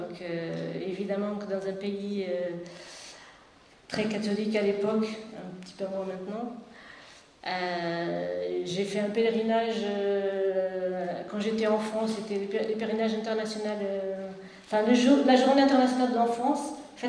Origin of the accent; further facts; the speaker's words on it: Portugal; J'ai grandi au Portugal, je suis née dans une ville à 70 km de Fatima.